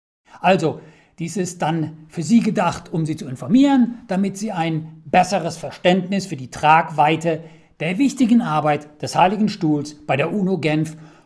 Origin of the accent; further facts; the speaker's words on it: Germany; moved away as an adult; also born or lived in United States; Ich komme aus Deutschland, wie gesagt, ich habe fast 30 Jahre lang in den Vereinigten Staaten gelebt.